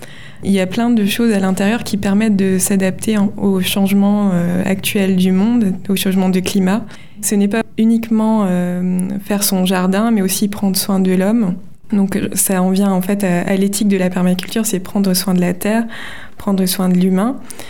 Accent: Mittersheim, Grand Est, France; j'ai créé une association dans le village où j'ai grandi, à Mittesheim

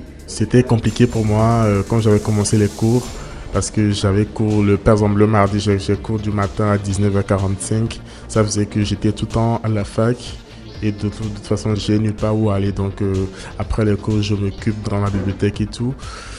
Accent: Togo; moved away as an adult; now in France; je suis togolais. J'ai 25 ans et je suis étudiant à l'Université Lyon 2.

